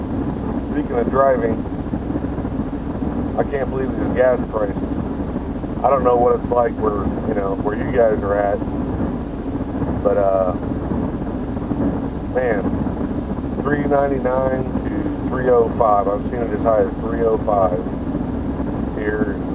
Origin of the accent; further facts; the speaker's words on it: Indianapolis, Indiana, United States; And as I stated a moment ago, I'm from Indianapolis, Indiana.